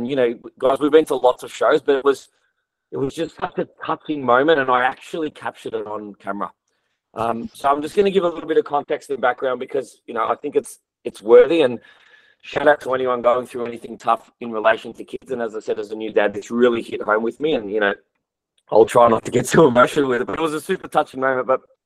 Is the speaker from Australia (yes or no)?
yes; Melbourne, Victoria, Australia; One of the other coaches, and I told them that I was from Melbourne, helping out.